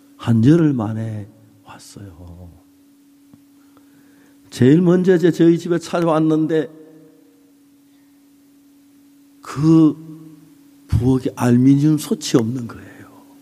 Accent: Japan; Korean is a second language; now in South Korea; 나는 일본에서 온 지 얼마 안 돼서 한국말도 잘 모르고요.

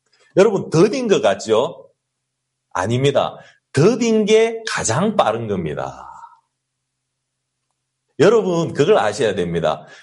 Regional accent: South Korea; 근데 우리는 한국 사람인지라 그냥 막 경찰이 왔어요.

